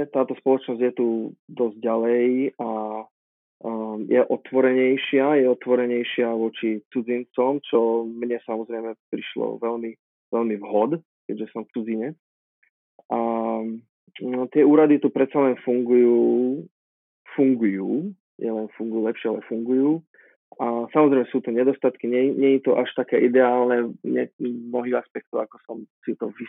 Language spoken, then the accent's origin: Slovak; Nové Zámky, Nitra Region, Slovakia; Ja som pôvodne z Nových Zámkov.